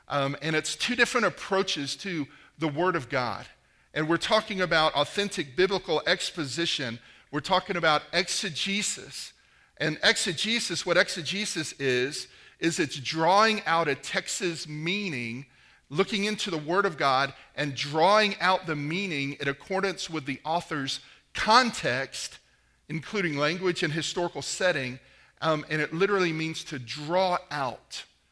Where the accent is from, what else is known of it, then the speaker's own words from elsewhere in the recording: Florida, United States; And I grew up in Florida, and I was out at seminary.